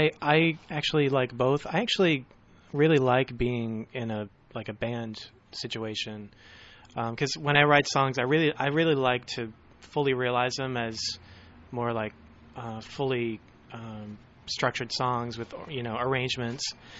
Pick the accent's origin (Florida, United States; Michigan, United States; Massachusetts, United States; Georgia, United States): Massachusetts, United States; Boston; now in Los Angeles, United States; Yeah, I grew up in Boston.